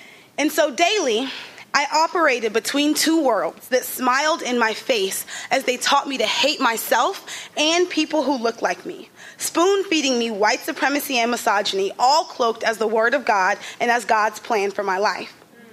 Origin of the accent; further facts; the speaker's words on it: Mesquite, Texas, United States; I'm originally from Mesquite, Texas, which is a suburb just outside of Dallas.